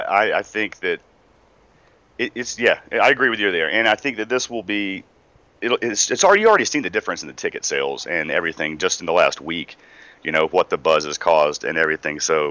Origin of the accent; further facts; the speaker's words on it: Asheville, North Carolina, United States; We're from Asheville, so I've known him since he started